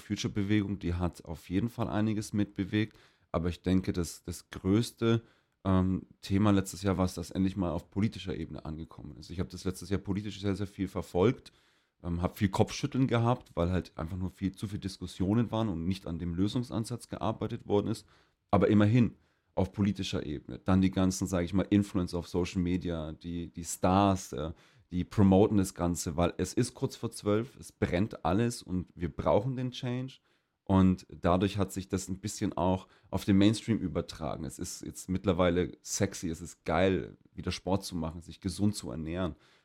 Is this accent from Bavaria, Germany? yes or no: yes; Erlangen, Bavaria, Germany; Ich bin 29 Jahre alt. Ich komme ursprünglich aus Erlangen.